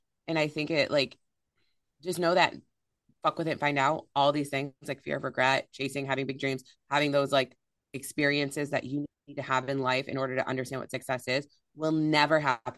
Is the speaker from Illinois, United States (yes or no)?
yes; Rockford, Illinois, United States; There's a Rockford, Michigan, not Rockford. I was like Rockford, Illinois. I live in Rockford, Illinois.